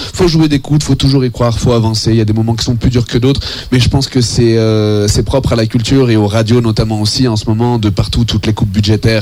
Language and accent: French; Lyon, Auvergne-Rhône-Alpes, France; Il faut savoir que je viens de Lyon, et Lyon et Montréal sont sur la même latitude.